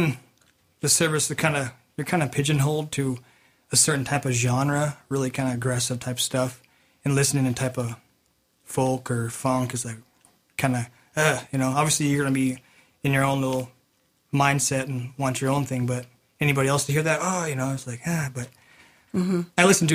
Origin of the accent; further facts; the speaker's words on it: Vancouver, Washington, United States; born there; No, I was born in Vancouver, Washington.